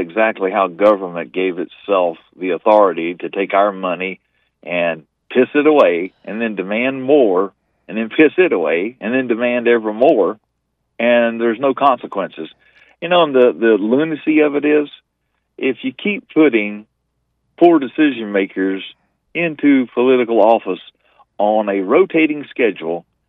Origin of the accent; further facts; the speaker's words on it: Colorado Springs, Colorado, United States; And, well, I come from Colorado Springs, Colorado.